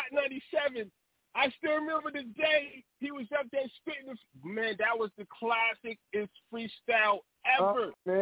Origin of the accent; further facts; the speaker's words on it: New York, United States; Reasonable Doubt was that, because I'm from New York.